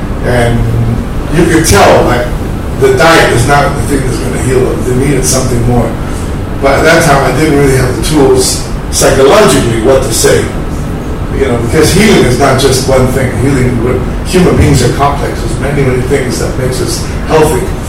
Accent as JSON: {"language": "English", "country": "Canada", "tie": "born or raised there", "also_born_or_lived": "Greece", "said": "I was originally from Greece. I was born in Greece, I grew up in Canada, and I was a musician at first"}